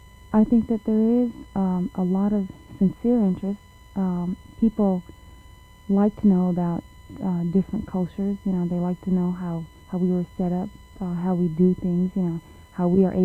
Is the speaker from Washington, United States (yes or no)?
no; Alaska, United States; the one big reaction after they found out that I was from Alaska was that, oh, you must be really wealthy.